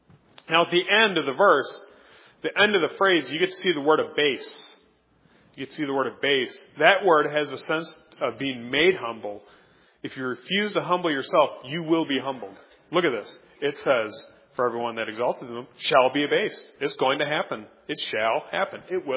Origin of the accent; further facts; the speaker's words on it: Oshkosh, Wisconsin, United States; I grew up in Oshkosh, Wisconsin. It's a little different than growing up in inner city Milwaukee, isn't it?